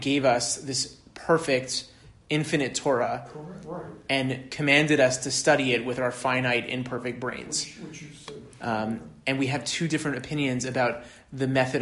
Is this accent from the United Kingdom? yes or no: no; Canada; even though I'm not American, I'm only Canadian, that's one of my formative moments.